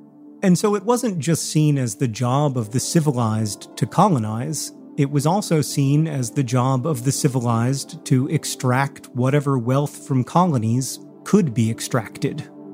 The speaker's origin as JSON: {"language": "English", "town": "Orlando", "region": "Florida", "country": "United States", "tie": "born or raised there", "said": "just about 50 miles east from where I grew up in Orlando."}